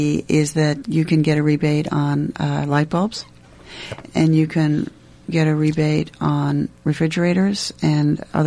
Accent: Ames, Iowa, United States; also born or lived in New York City; I remember growing up in Ames, always hearing people say, we are so lucky in Ames that we have a city-owned municipal energy source.

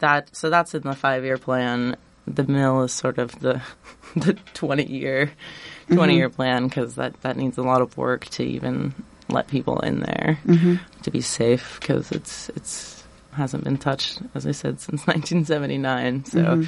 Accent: Ames, Iowa, United States; I am from Ames. Mm-hmm. I actually grew up just outside of Ames, and I went to Gilbert

